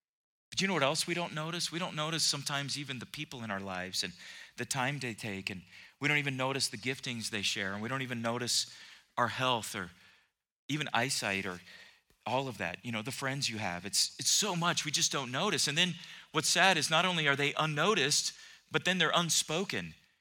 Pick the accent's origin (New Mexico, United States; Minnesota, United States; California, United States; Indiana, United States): California, United States; San Diego; also born or lived in Philippines / Florida / Seattle / Bay Area; I grew up in San Diego. My dad was Navy. I mentioned that many times. Grew up, we lived in different places in the U.S., always on an ocean somewhere. We lived in the Philippines, lived in Florida.